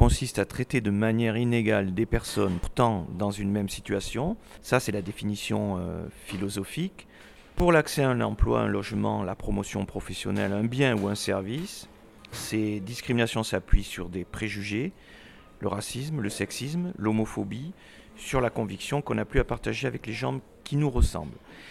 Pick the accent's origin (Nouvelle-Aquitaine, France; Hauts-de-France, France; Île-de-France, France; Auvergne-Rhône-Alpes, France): Nouvelle-Aquitaine, France; Bordeaux; born there; je suis né à Bordeaux, j'ai 59 ans, j'ai fait des études de sociologie à Bordeaux 2